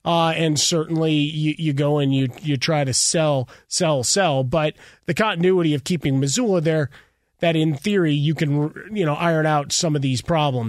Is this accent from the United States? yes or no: no; Ireland; You just hate because I'm Irish.